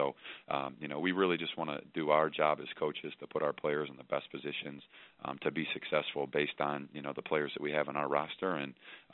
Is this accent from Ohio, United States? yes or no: yes; Ohio, United States; this is my hometown. I grew up in Northeast Ohio